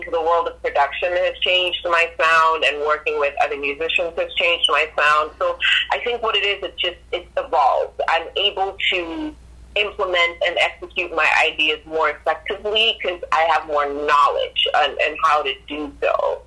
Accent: Guelph, Ontario, Canada; now in Hamilton, Canada; No, I grew up in Guelph.

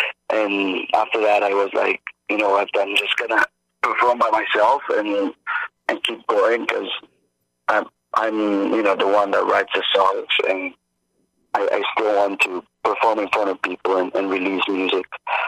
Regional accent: Italy; even if I grew up in Italy, some of my first songs were in English.

